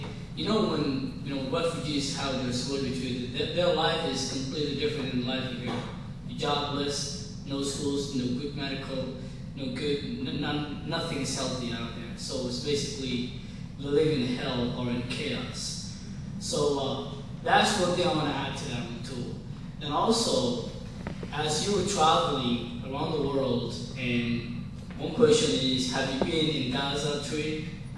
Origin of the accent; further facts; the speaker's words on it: Somalia; And I'm from East Africa, from Somalia, and there have been wars in Somalia.